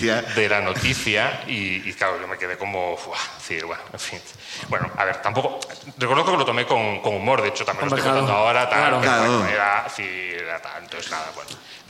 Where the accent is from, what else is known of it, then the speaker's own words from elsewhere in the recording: Barcelona, Catalonia, Spain; De Barcelona.